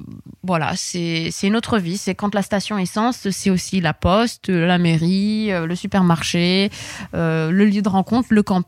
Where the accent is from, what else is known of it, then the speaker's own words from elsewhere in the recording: France; accent: French; Et avec mon accent français, je disais aux camionneurs australiens s'ils avaient le droit de passer ou pas